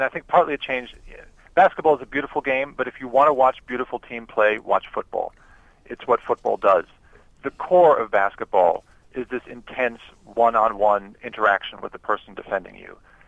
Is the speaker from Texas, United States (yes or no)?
yes; San Antonio, Texas, United States; And for years, he just kept beating my hometown San Antonio Spurs, and I hated him.